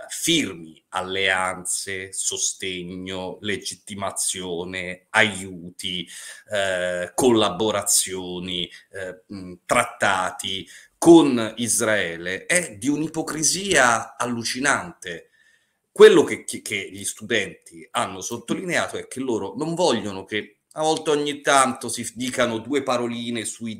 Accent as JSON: {"language": "Italian", "town": "Rome", "region": "Lazio", "country": "Italy", "said": "No, sono di Roma."}